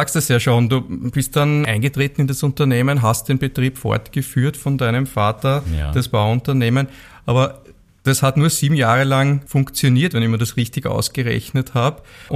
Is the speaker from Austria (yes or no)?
yes; Austria; bei uns in Österreich